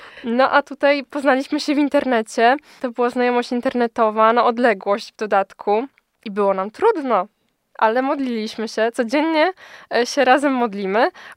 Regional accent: Żyrardów, Masovian Voivodeship, Poland; Tak, tak, jestem z Żyrardowa dokładnie. A. Pozdrawiam moje miasto.

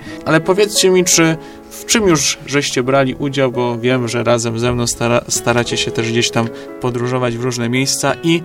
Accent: Ostrów Wielkopolski, Greater Poland Voivodeship, Poland; No my siłą rzeczy jesteśmy z Ostrowa Wielkopolskiego i tam najczęściej się spotykamy.

